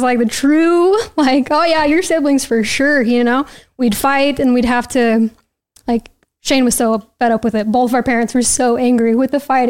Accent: Roy, United States; I grew up in pretty much Roy most of my life.

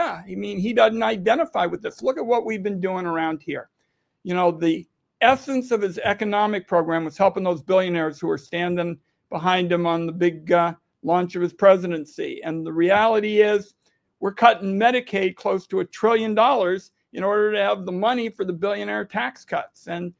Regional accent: Portland, Oregon, United States; Well, Donald Trump is working very hard at trying to incite violence in my hometown.

